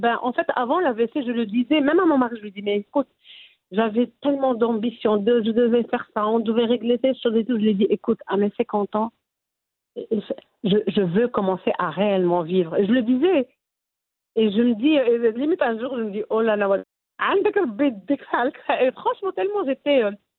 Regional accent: Fes, Fès-Meknès, Morocco; now in Belgium; En tant que marocaine et Fassia

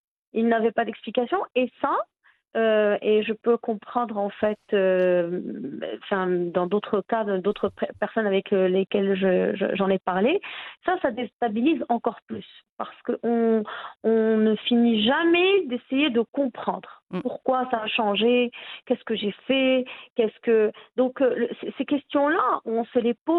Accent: France; also born or lived in abroad in several countries; j'ai grandi en France, j'ai évolué à l'étranger dans plusieurs pays

